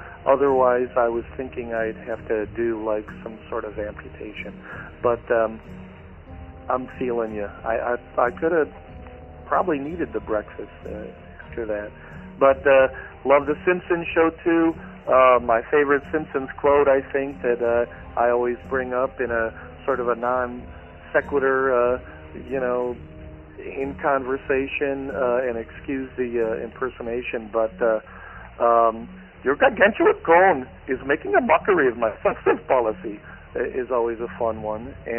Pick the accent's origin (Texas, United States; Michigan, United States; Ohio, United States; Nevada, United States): Ohio, United States; Cleveland; now in Hollywood, United States; I live in Hollywood, Florida now, but I grew up in Cleveland